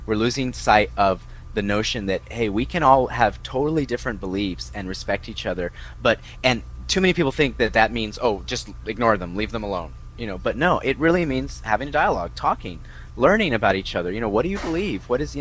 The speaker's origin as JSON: {"language": "English", "country": "United States", "said": "there's very few things that I have to that are my absolute duty as an American"}